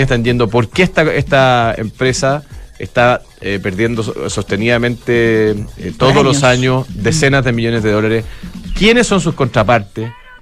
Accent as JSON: {"language": "Spanish", "country": "Chile", "said": "como chileno, indirectamente o directamente propietario de Enami, a través del fisco de Chile"}